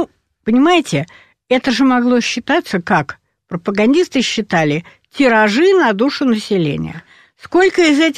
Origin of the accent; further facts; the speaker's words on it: Far North, Russia; also born or lived in Moscow; Я росла на Крайнем Севере, я родилась в Москве, в очень читающей, очень образованной семье.